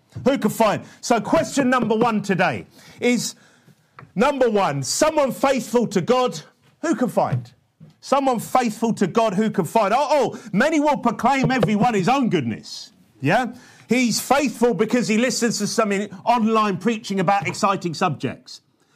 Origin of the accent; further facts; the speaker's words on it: United Kingdom; well, we're British, we're loyal to what they tell us we should be, feel like.